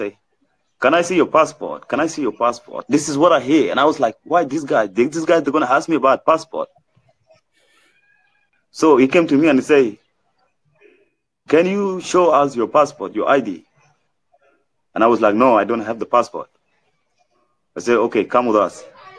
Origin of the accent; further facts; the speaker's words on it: South Sudan; I forget that I'm from South Sudan and I don't have papers.